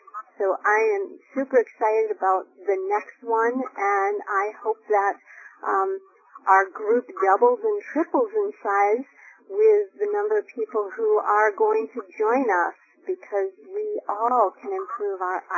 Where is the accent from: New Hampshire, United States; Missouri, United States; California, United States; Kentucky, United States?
New Hampshire, United States; I'm from New Hampshire